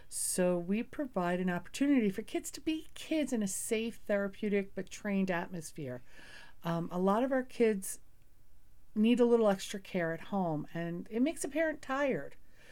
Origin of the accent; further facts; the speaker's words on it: New York City, New York, United States; also born or lived in Long Island; Well, I'm originally from New York City, Queens, raised, lived on Long Island for a little bit.